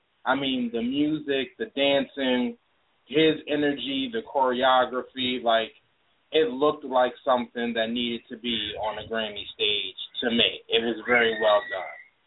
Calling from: New Haven, Connecticut, United States; Yeah, this is … I'm calling from New Haven.

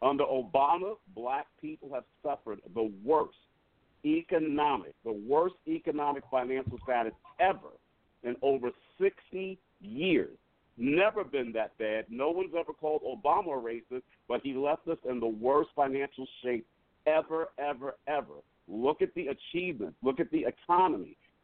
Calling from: Pennsylvania, United States; I'm calling from Pennsylvania.

